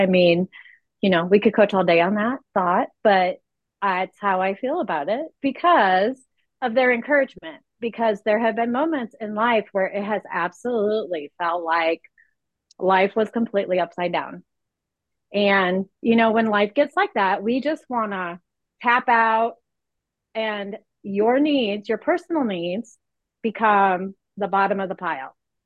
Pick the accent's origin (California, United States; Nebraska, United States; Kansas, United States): Nebraska, United States; from Nebraska